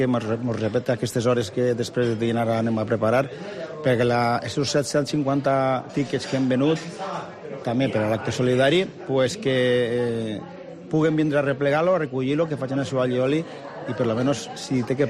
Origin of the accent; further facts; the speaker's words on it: Vila-real, Valencian Community, Spain; Així és que som de Vila-real